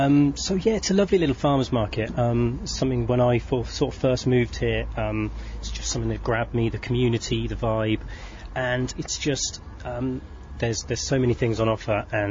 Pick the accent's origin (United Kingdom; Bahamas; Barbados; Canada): United Kingdom; South East England; moved away as an adult; now in Clonmel, Ireland; I'm from Oxfordshire. I moved over here to work with Justin and Jenny Green at Ballyvillane House six, seven years ago now.